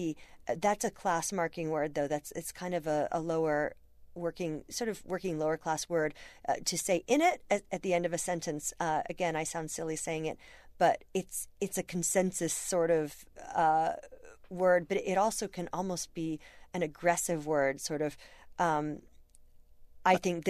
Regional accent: Key West, Florida, United States; and I grew up in Key West, for example, where no one ever puts a G on the end of an ING word.

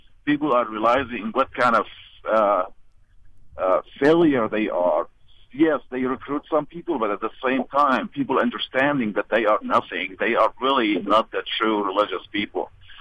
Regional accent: Syria; I'm from Syria originally. I was born as a Muslim

